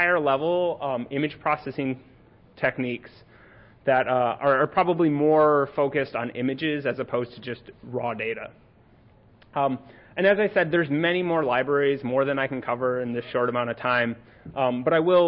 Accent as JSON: {"language": "English", "region": "Midwest", "country": "United States", "said": "Fortunately, I'm from the Midwest, so those are the only ones I know about."}